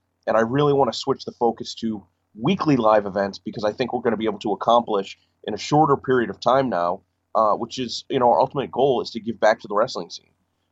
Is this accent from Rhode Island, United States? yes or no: yes; Rhode Island, United States; Sure. I grew up in Rhode Island. I went to college at Emerson College in Boston, Massachusetts